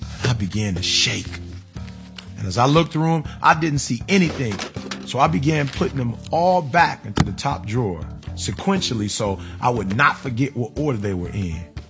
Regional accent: Chicago, Illinois, United States; born there; It indicated that I was born in Chicago within city limits.

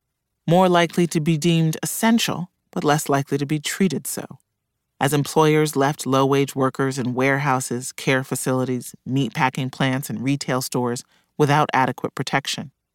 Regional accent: Chicago, Illinois, United States; In my hometown of Chicago

